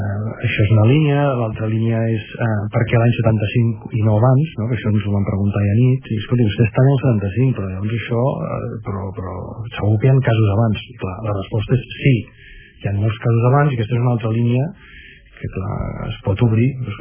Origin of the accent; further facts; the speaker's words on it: Ripollet, Catalonia, Spain; born there; Jo he nascut a Ripollet